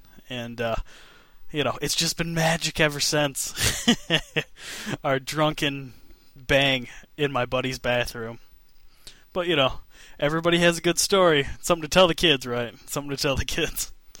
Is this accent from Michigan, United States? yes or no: yes; Michigan, United States; I grew up in Michigan, and the type of weed I used to get for, like, $15, $20 an eighth or so, kids sell out here for, like, $60.